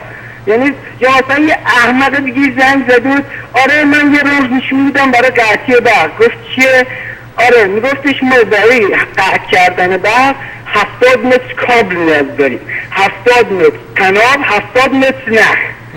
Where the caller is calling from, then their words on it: Karaj, Alborz, Iran; من 27 سالم از کرج هستم.